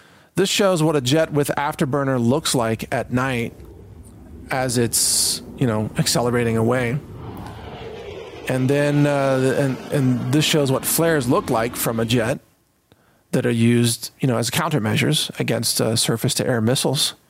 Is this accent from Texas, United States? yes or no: yes; Texas, United States; I am a Christian. I'm an American. I'm a Texan. I'm not a Muslim.